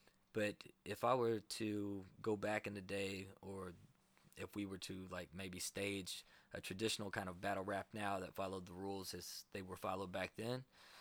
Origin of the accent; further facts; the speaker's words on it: Kentucky, United States; You know, I'm originally from the South. I grew up in Kentucky, which people don't think of for hip hop or battle rapping.